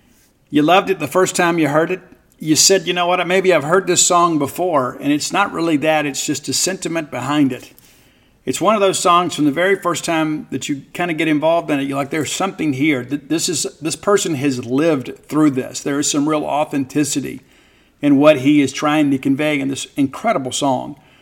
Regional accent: Mississippi, United States; It reminds me of just growing up, man. I mean, growing up in Mississippi.

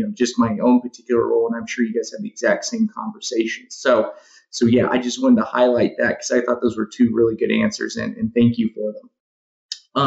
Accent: Kansas, United States; Yeah, well, since you brought it up, I grew up in Kansas. I'm a diehard Chiefs fan, too.

